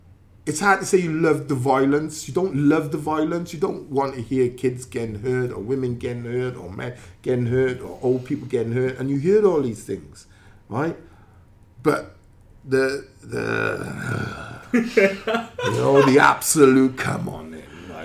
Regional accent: Cardiff, Wales, United Kingdom; born there; Maybe because I'm Welsh as well. I'm Cardiff born.

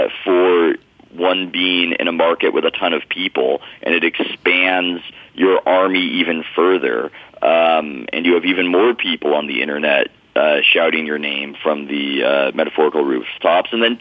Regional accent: San Diego, California, United States; knowing what I know of growing up in San Diego and Southern California in general, nobody leaves

